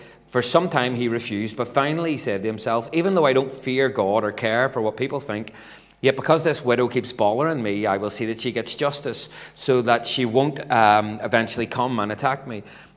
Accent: Belfast, Northern Ireland, United Kingdom; Growing up, I'm from East Belfast

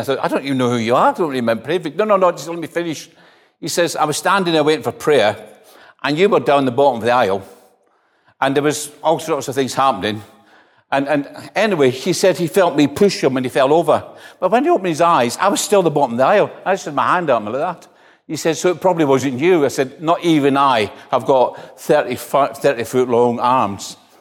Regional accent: Greenock, Scotland, United Kingdom; Now, I am from Greenock. I'm from Clydeside. And I know what that means.

